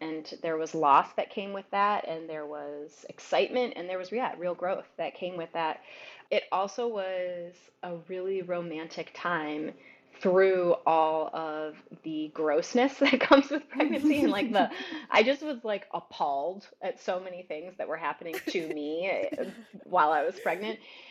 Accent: Michigan, United States; born there; now in New York, United States; because I am a Midwesterner. I was born in Michigan like Eve and then moved here

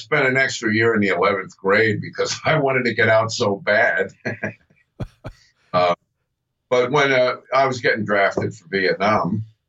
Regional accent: Lehigh, Pennsylvania, United States; I worked in a factory in my hometown, ladling molten metal around and then playing on a gig here and there. But there wasn't much music in Lehigh, Pennsylvania, as you can imagine.

